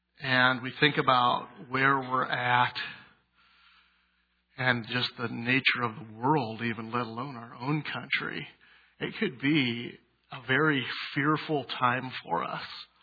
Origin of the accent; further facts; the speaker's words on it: United States; And that concerns me as an American living in America.